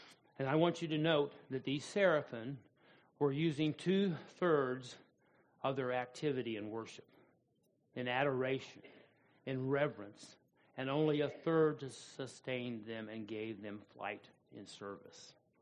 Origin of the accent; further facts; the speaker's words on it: United States; Now for us, growing up in America, we don't really have any real context of royalty and the protocol that would be appropriate in the throne room.